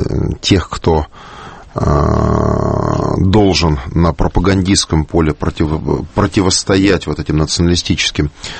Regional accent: Moscow, Russia; Я тоже коренной москвич. Мне 44 года. Я родился в Филатовской больнице на Большой Садовой.

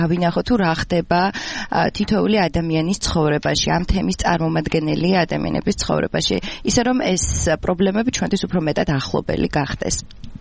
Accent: Adjara, Georgia; დაიბადე და გავიზარდე მაღალმთიანაჭარაში

